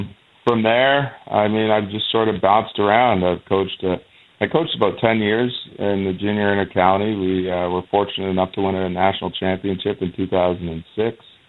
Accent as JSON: {"language": "English", "town": "Georgetown", "region": "Ontario", "country": "Canada", "tie": "born or raised there", "said": "I grew up in Georgetown, Ontario, playing playing sandlot baseball here"}